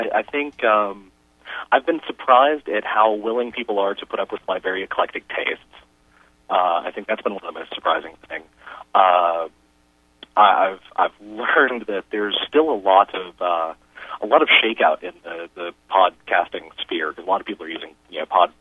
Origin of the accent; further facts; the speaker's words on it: Nashville, Tennessee, United States; I grew up in Nashville, Tennessee, so I think that's really why I don't have a big country thing because I grew up there, and it was just everywhere you turned.